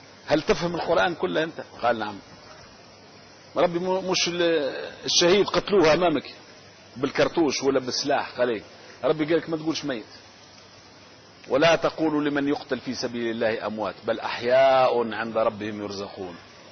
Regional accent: Tunisia; احنا عندنا في تونس المذهب المالكي

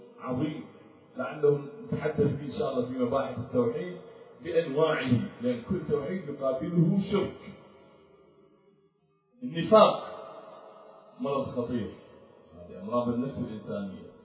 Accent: Iraq; يعني تتلاعب مثلا عندنا في العراق تتذكرون

